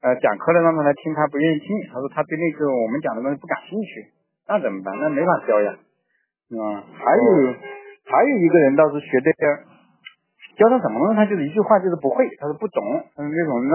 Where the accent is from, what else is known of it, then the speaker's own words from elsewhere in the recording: Yueyang, Hunan, China; 我们岳阳那边的那个公安系统的那个公务员